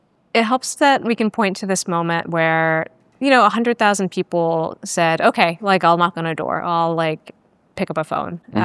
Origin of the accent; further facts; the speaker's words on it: Texas, United States; growing up in Texas and the accessibility of the sky.